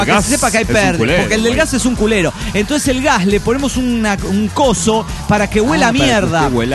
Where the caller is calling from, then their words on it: Rosario, Santa Fe, Argentina; Soy el canalla de Rosario, Argentina.